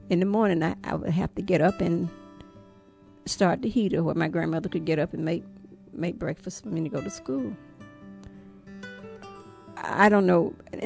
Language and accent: English; Seals, Alabama, United States; I was born in Seals, Alabama. From there, we was on the farm. I don't know where that was, but it was in deep part of Alabama.